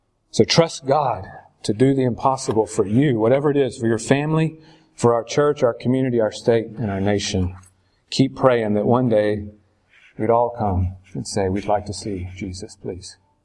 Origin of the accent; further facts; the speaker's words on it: Southern United States, United States; this is just my experience as a Southerner coming in.